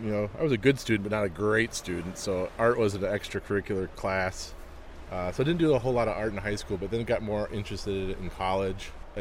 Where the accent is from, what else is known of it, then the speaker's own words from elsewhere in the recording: Rochester, Minnesota, United States; Oh, I grew up in Rochester, Minnesota.